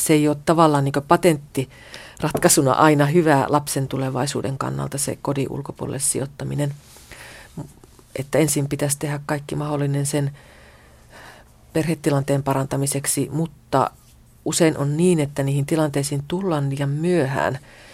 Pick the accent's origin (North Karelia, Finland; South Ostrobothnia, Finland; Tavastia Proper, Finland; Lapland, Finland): Lapland, Finland; sen aikoinaan jo lapsena Kemijokivarressa oppi tuntemaan